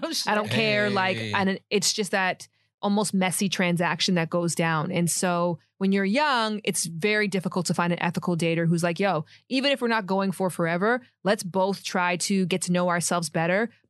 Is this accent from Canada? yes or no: yes; Toronto, Ontario, Canada